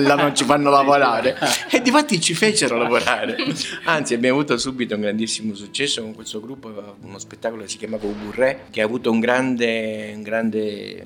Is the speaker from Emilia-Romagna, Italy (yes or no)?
no; Palermo, Sicily, Italy; io fin da bambino sono siciliano, sono di Palermo